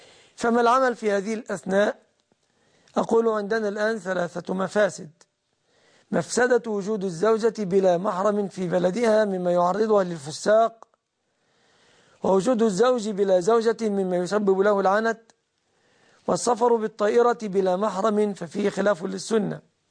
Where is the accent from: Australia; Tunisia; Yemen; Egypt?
Egypt; أما عندنا في مصر فلا أعرف بنكا إسلاميا